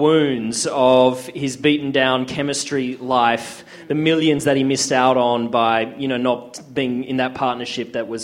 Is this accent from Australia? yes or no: yes; Australia; I'm Australian. It's all a different language.